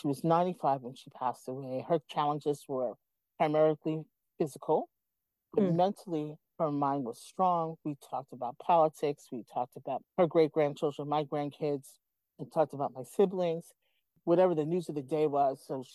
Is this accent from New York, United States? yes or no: yes; New York, United States; No, we're originally from New York. I am. She's originally from Alabama.